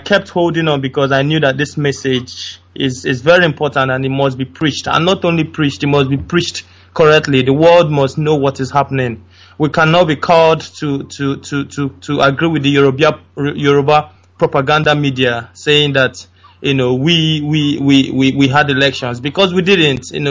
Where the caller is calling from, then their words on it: United Kingdom; I was calling from the United Kingdom.